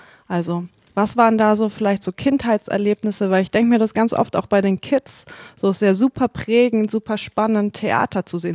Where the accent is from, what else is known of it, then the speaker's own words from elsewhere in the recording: North Rhine-Westphalia, Germany; also born or lived in Nuremberg; also ich bin in Nürnberg geboren, also Mittelfranken. Und dann bin ich aber oft umgezogen. Also ich habe in NRW sprechen gelernt, deswegen hört man mir das nicht so richtig an mit dem Süddeutsch.